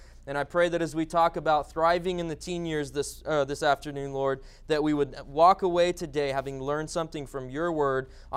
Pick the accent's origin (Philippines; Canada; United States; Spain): Philippines; I grew up in the Philippines as a missionary kid